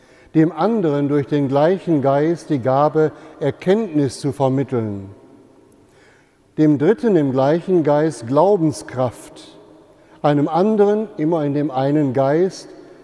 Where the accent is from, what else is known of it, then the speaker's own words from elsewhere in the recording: Rheine, North Rhine-Westphalia, Germany; ich kann mich noch gut erinnern an die Zeit, wo wir in meiner Heimatstadt in Rheine im Elternhaus das erste elektrische Bügeleisen bekamen.